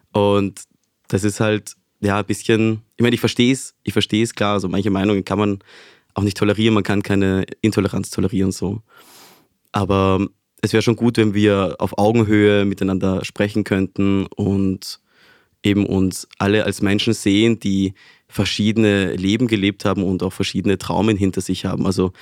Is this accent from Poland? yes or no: no; Venezuela; Also ich komme ursprünglich aus Venezuela